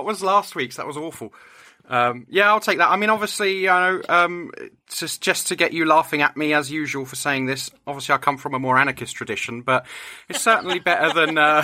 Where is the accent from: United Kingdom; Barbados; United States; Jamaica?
United Kingdom; Folkestone, South East England; Napier Barracks, which is a decommissioned army barracks in Folkestone, which happens to be my hometown.